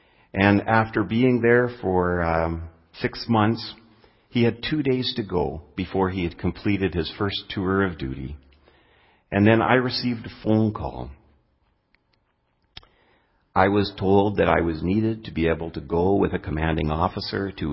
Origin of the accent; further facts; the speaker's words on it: Canada; I can remember just being struck as being a Canadian